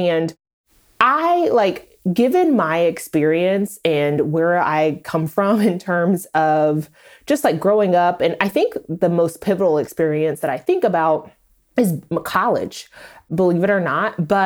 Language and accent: English; Oklahoma, United States; I'm from Oklahoma, and that's the only thing you do in Oklahoma